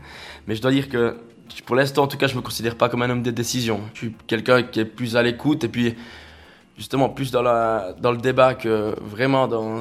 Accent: Moutier, Bern, Switzerland; je suis né ici à Moutier. J'ai toujours vécu dans cette maison. Là, je dirais, prévôtois pure souche, mais à part le nom de famille qui vient plutôt du canton de Soleure. J'ai toujours vécu ici.

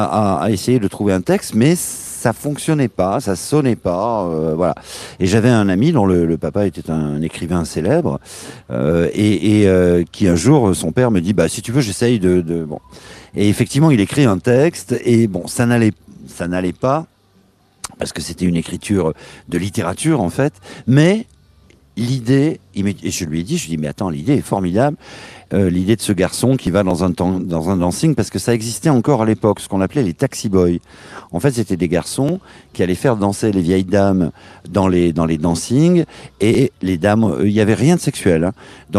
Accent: Perpignan, Occitanie, France; je suis descendu chez moi à Perpignan

